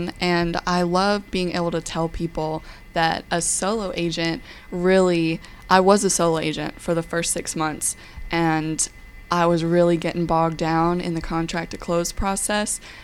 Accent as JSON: {"language": "English", "town": "Atlanta", "region": "Georgia", "country": "United States", "tie": "born or raised there", "said": "And I am also born and raised in Georgia, from Metro Atlanta originally, and I went to school at UGA"}